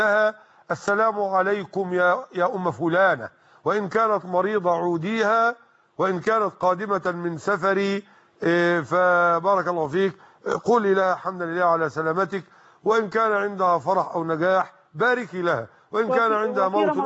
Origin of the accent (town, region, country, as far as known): Egypt